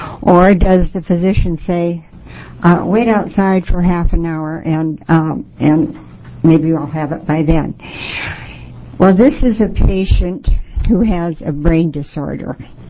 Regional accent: McMinnville, Oregon, United States; from McMinnville, Oregon, Yamhill County.

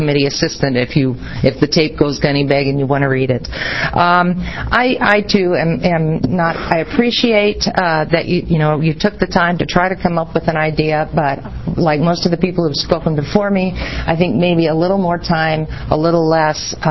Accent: Salem, United States; That's what you were going to say, I'm sure.

